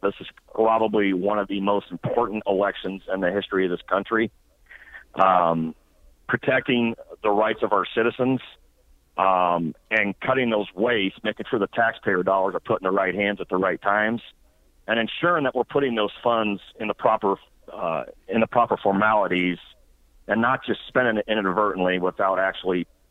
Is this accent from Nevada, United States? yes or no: no; Indianapolis, Indiana, United States; moved away as an adult; As you mentioned, I am from Indianapolis, born and raised there. Moved to South Dakota, the Black Hills, about 9.5 years ago.